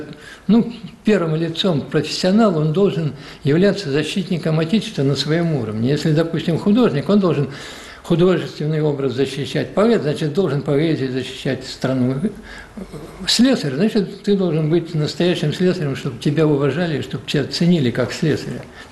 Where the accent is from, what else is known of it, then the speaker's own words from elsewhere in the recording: Siberia, Russia; Да, я сибиряк, я родом из леспромхоза. Родился, в общем-то, можно сказать, за огородом был лес, тайга.